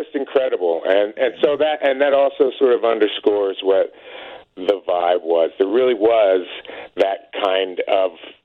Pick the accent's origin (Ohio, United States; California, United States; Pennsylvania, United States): Pennsylvania, United States; Philadelphia; Chicago, second home. I mean, it's like my hometown. I'm from Philadelphia.